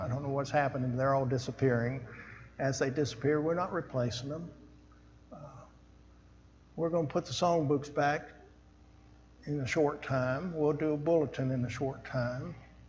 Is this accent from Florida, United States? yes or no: yes; Miami, Florida, United States; I grew up in Miami, Florida